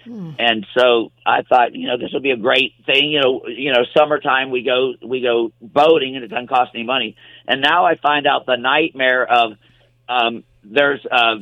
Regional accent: Greendale, United States; where I grew up in Greendale, we had a what we called a creek. It was Tanner's Creek.

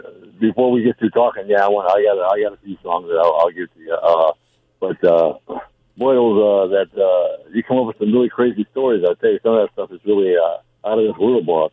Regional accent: Hammond, Indiana, United States; I was born and raised in Hammond, Indiana, and they had the recruiting office in the basement of the post office.

